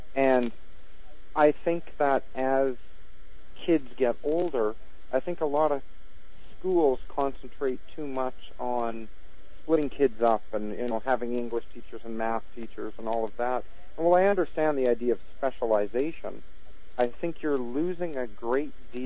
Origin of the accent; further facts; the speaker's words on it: Snow Lake, Manitoba, Canada; when I moved back to Snow Lake, which is my hometown where I'm teaching now, I came here as a grade 1 teacher.